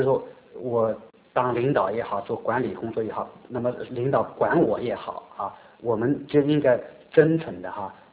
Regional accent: China; 我从小啊就是接受这个中国社会的那种，就是新社会的这个教育吧。那么我自己一直是认为我是完全是这个红旗下长大的

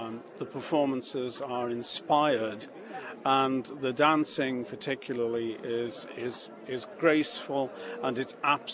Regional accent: Liverpool, North West England, United Kingdom; I come from Liverpool, which has the oldest Chinese community in Europe.

